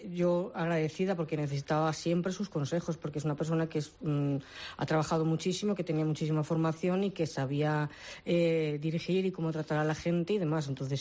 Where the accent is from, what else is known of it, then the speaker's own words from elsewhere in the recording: Madrid, Community of Madrid, Spain; born there; moved away; veníamos de Madrid, porque mi padre, aunque es gallego, bueno, era gallego, mi madre de Toledo, se conocieron en Madrid, nacimos las cuatro en Madrid, nos vinimos para aquí